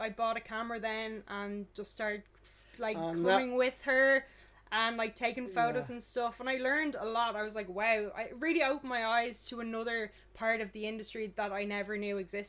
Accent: Howth, Leinster, Ireland; So I'm from Howth and there's plenty of restaurants there, yeah.

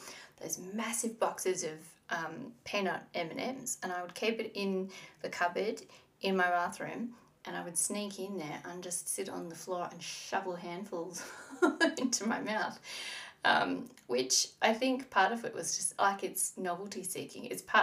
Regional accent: Tasmania, Australia; me growing up in Northwest Tasmania, where there was like, you know, we didn't have a lot of things.

